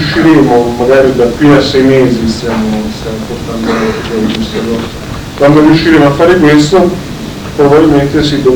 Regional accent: Foggia, Apulia, Italy; Io vengo da Foggia

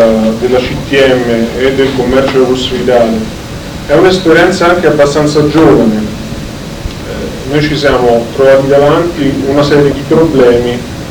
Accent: Foggia, Apulia, Italy; Io vengo da Foggia

